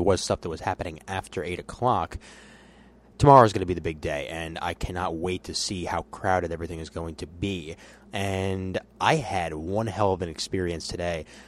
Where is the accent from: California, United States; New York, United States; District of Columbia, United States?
New York, United States; considering that this is my home state. This is the New York Comic Con.